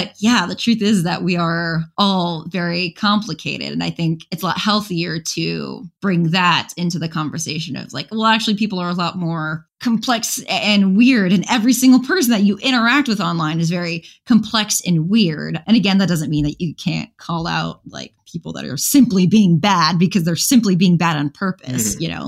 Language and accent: English; Chicago, Illinois, United States; I mean, I grew up around Chicago.